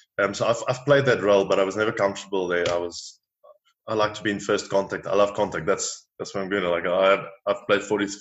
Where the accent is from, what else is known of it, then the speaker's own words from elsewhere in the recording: South Africa; Watched Super Rugby growing up in South Africa, and got here and there was Sebastian Jabal, Francois Steyn, Andrew Mertens, just some really big players.